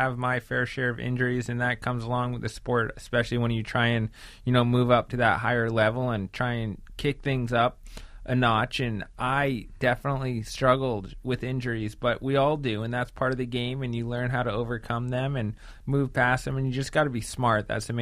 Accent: Vermont, United States; born or raised there

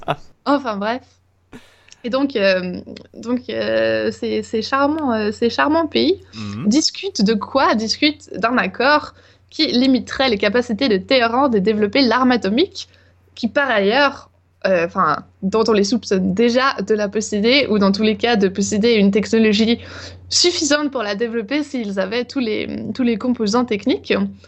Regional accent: Lausanne, Vaud, Switzerland; born there; L'Iran qui est venu à Lausanne, ma ville natale

